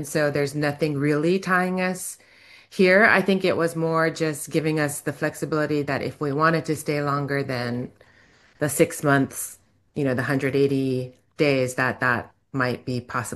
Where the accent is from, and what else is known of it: Hawaii, United States; now in San Francisco, United States